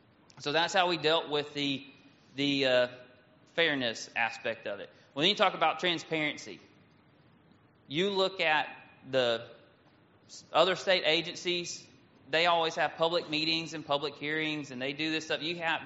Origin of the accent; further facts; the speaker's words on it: Texas, United States; You know, I'm from East Texas, so it just looks like that, well, man, somebody needs to work on their pastures a little bit.